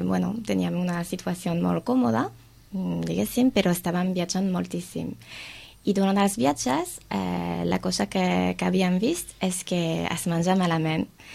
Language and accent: Catalan; France; Bueno, soc francesa.